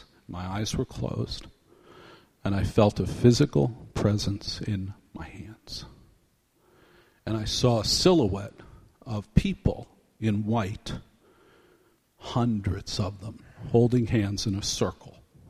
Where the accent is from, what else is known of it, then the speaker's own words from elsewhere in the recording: New York, United States; And I'm like, I'm a New Yorker, please.